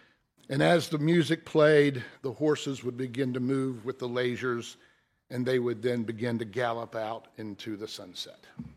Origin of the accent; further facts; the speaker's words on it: Atlanta, Georgia, United States; I grew up in Atlanta